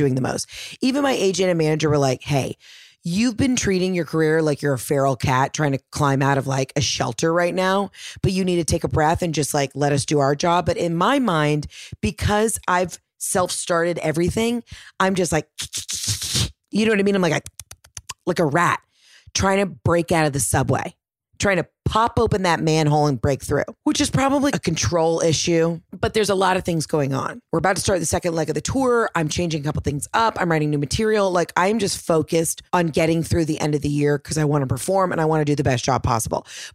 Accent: Atlanta, Georgia, United States; my three friends from Atlanta, Georgia. My two buddies, Hayden and Jared, and my girlfriend, Taylor. We're all friends from Atlanta.

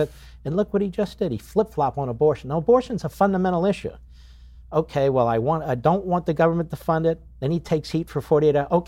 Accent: Philadelphia, Pennsylvania, United States; And so maybe it's me as a Philadelphian.

